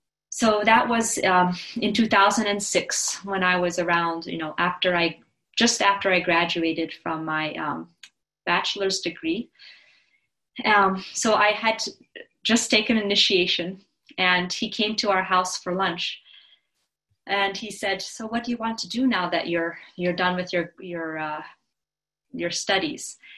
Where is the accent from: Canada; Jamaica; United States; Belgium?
Belgium; my parents are disciples of Srila Prabhupada, and they were living in Belgium. I was born in Belgium, Europe